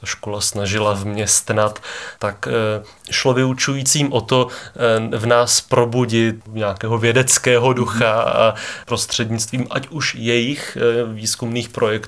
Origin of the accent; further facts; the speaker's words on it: Hukvaldy, Moravian-Silesian Region, Czechia; moved away as an adult; also born or lived in Prague / Vienna; Pocházím tady z našeho kraje, pocházím z Frýdecko-Místecka, z Hukvald. Po maturitě jsem ale hranice tohoto kraje opustil.